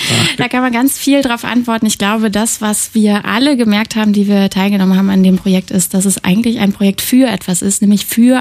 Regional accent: Eberswalde, Brandenburg, Germany; dass ich bin gebürtige Eberswalderin und bin auch wieder in Eberswalde schon seit 3 Jahren

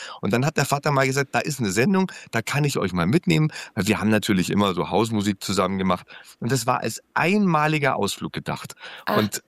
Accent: Bavaria, Germany; Naja, ich komme ursprünglich aus Bayern. Ich bin in Baden-Württemberg ausgerutscht

